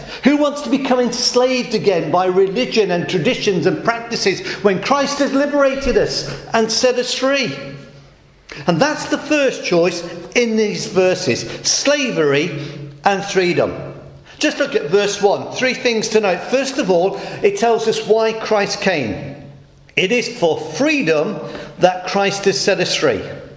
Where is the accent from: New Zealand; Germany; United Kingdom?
United Kingdom; Midlands; also born or lived in South England; I'm a city boy. I grew up in the Midlands, and when I moved down south, I started to discover more rural elements of life